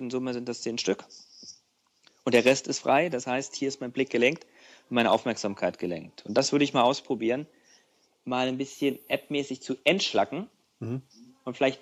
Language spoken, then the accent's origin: German; East Germany, Germany; meine erste Fernreise als Ostdeutscher nach Hawaii